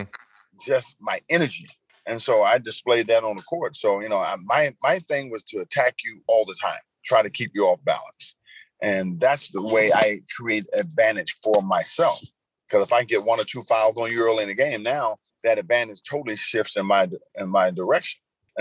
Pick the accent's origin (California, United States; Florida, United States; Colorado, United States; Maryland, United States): Maryland, United States; Baltimore; I grew up in Baltimore, Maryland, mm-hmm. and that's where it all began for me.